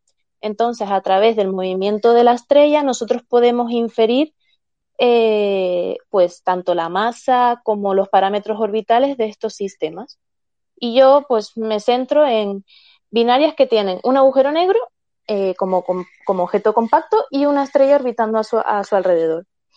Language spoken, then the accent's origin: Spanish; Canary Islands, Spain; Perfecto, como buenos canarios.